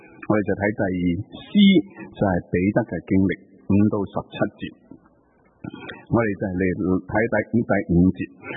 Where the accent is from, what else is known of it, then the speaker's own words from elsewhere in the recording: China; 原来我们中国人的古代的更，叫做更叫做更，原来是中国人是一共有五更的